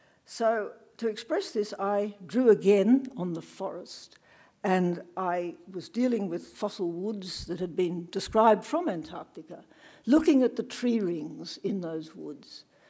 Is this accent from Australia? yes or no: yes; Kalgoorlie, Western Australia, Australia; I was born in Kalgoorlie and spent my very early years there